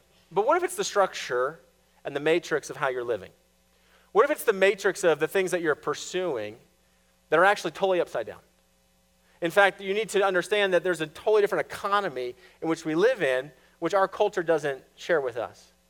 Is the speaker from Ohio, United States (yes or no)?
no; Boulder, Colorado, United States; I grew up in Boulder, Colorado. My family camped all the time.